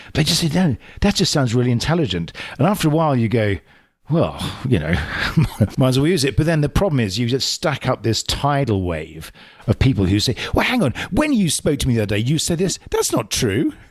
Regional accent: England, United Kingdom; accent: English; So my English accent is going to have no effect on you whatsoever.

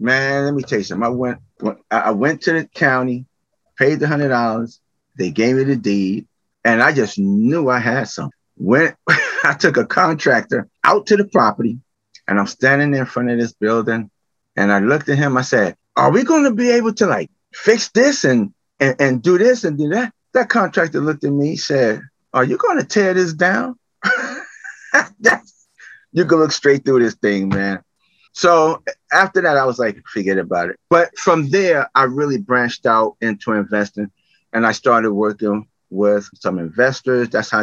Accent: Brooklyn, New York, United States; I'm from Brooklyn, New York. I was born and raised Brooklyn, New York in Bed-Stuy area, Bedford-Stuyvesant.

